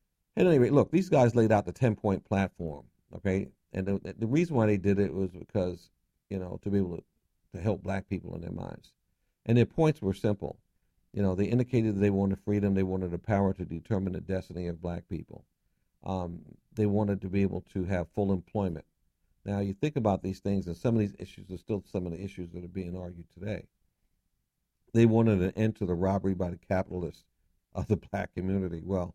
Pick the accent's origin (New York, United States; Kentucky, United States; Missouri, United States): New York, United States; New York City; So I grew up in New York, especially in Bedford-Stuyvesant in Brooklyn, and we had a park right across the street.